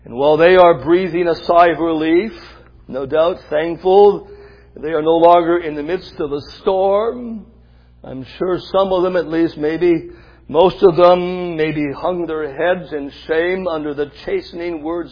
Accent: Canada; Growing up in Canada, we had a few fishing expeditions with my father.

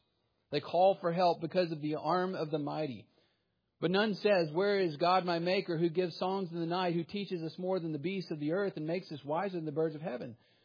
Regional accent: Texas, United States; also born or lived in Minot, North Dakota; I grew up in Central Texas. It is a land filled with tornadoes and hailstorms, which you probably cannot imagine from here.

